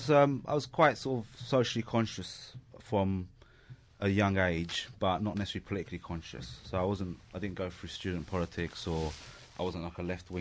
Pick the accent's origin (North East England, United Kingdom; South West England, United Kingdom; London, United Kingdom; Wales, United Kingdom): London, United Kingdom; also born or lived in Italy; obviously I'm from Italy, but grew up in London